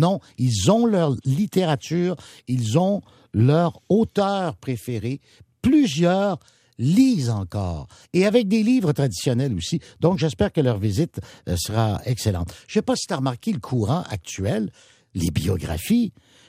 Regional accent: Saint-Laurent, Quebec, Canada; born there; Je suis né à Saint-Laurent. Puis dans le temps, Saint-Laurent, il y avait des vieux qui passaient le lait à tous les jours.

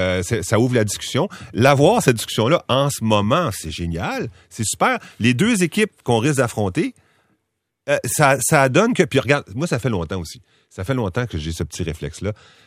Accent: Montreal, Quebec, Canada; Moi, je suis un Montréalais.

